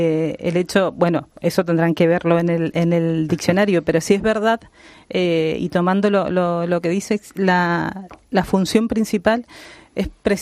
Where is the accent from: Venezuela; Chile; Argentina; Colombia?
Argentina; Mendoza; now in Spain; De Mendoza.